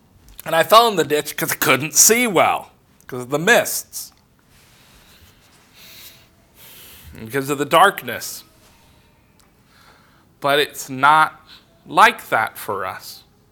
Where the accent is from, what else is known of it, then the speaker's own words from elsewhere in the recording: West Coast, United States; I grew up on the West Coast. We have mountains on the West Coast.